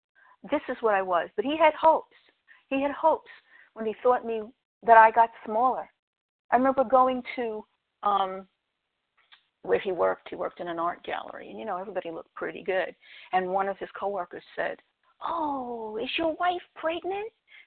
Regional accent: Pennsylvania, United States; from Pennsylvania in the Poconos.

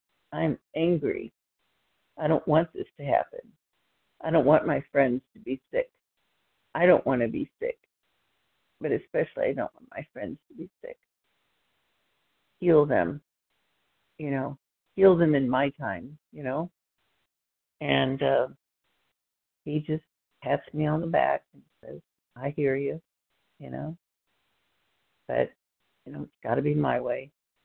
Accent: Plano, Texas, United States; I'm from Plano, Texas, just outside Dallas.

